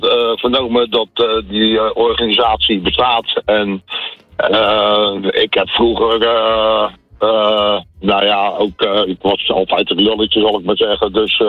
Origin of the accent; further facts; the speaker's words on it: Rotterdam, South Holland, Netherlands; Rotterdam.